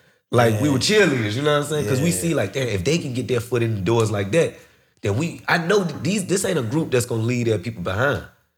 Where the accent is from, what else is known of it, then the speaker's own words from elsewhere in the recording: United States; I grew up around y'all. I'm from the Blade, you know what I'm saying? La Haven all day.